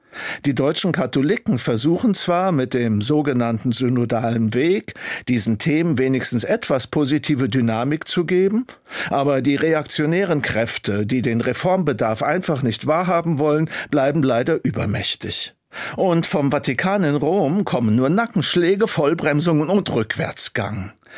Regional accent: Germany; Das ist für mich wie mit Deutschland, meinem Vaterland und meiner Muttersprache.

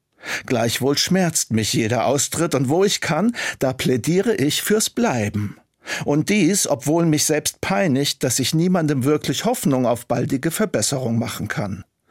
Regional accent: Germany

